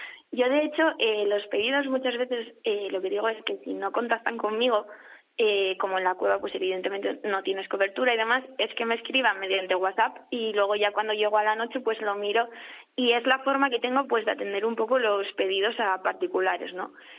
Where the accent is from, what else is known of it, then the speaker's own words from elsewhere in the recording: Cabrales, Asturias, Spain; yo por ejemplo, ya te digo, soy de Cabrales